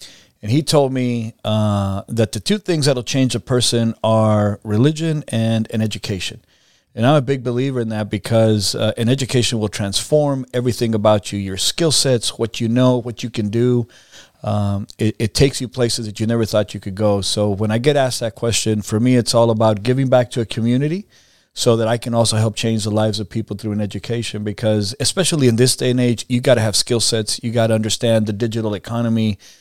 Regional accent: Tierra Blanca, Texas, United States; I grew up in the Valley, a small little community called La Jolla. And not even in La Jolla. I grew up in a little offshoot called Tierra Blanca. So no stores, no streets, no services.

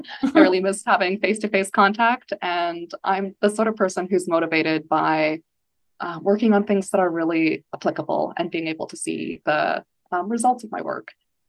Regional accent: Calgary, Alberta, Canada; I spent my first year out of school doing a rotating internship in my hometown of Calgary, Alberta, which is a very, very beautiful place.

